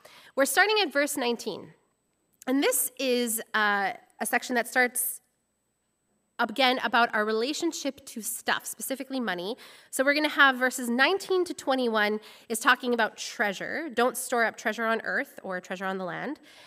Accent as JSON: {"language": "English", "region": "Alberta", "country": "Canada", "lives_now": "British Columbia, Canada", "said": "I'm from Alberta. There are no rats there."}